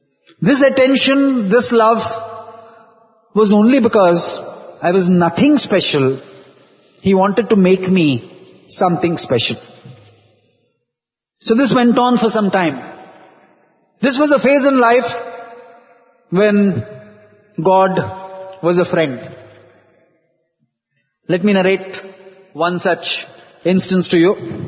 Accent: Mumbai, Maharashtra, India; English is a second language; also born or lived in Vrindavan, India; I can say I am from Mumbai, I have lived a greater part of my life in Vrindavan and Prashantalayam than in Mumbai. I have lived more than 2/3 of my life there and less than 1/3 of my life in Mumbai.

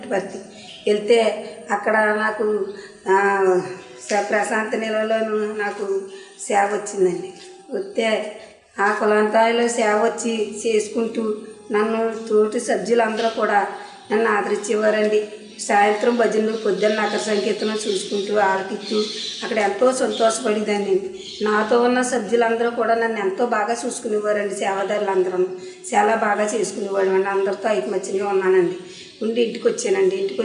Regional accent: Palamuru, Telangana, India; మాది పాలమూరు అండి.

